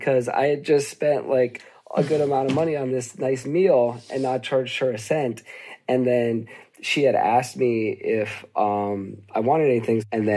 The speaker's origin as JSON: {"language": "English", "region": "Ohio", "country": "United States", "tie": "born or raised there", "said": "I grew up in the suburbs of Ohio."}